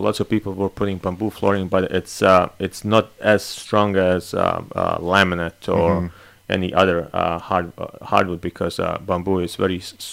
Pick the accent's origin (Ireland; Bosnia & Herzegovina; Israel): Bosnia & Herzegovina; English is a second language; now in United States; some our listeners may know I'm from Bosnia, so born in Bosnia.